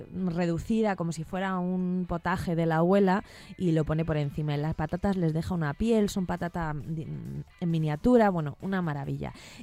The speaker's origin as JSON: {"language": "Spanish", "town": "Santander", "region": "Cantabria", "country": "Spain", "said": "He comido muy bien y he comido muy bien en mi tierra. En mi tierra, Cantabria, claro. En Santander."}